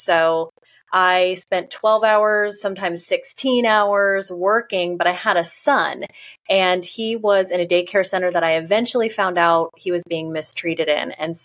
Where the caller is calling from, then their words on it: Overland Park, Kansas, United States; I'm in the Kansas City area, just about 30 minutes south of that. It's in a suburb called Overland Park.